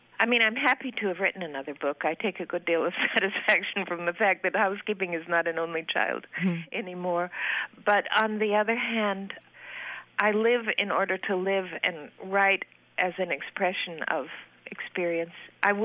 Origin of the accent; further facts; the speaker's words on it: Idaho, United States; Well, I grew up in Idaho. I went to college at Brown. I went to graduate school at the University of Washington. I have two children, two sons who are both grown men. I've lived in Iowa for about 15 years.